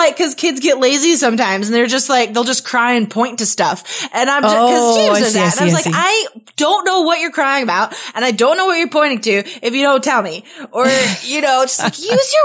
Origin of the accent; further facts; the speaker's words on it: Carson City, Nevada, United States; moved away as an adult; also born or lived in Spain; My hometown, I'm from Carson City, Nevada, and it's, you know, it's not the super most awesome town.